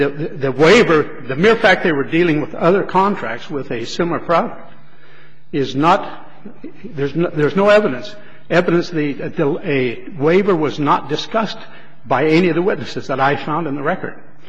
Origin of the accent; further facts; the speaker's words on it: Weiser, Idaho, United States; I'm from Weezer, Idaho. That's a little town of 5,000.